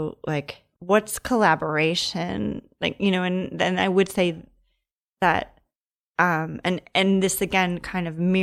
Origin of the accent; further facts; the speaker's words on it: Long Island, New York, United States; I grew up in Long Island. Then I was, you know, went to college, came back, was living in Brooklyn, in Greenpoint, working at a gallery in Chelsea.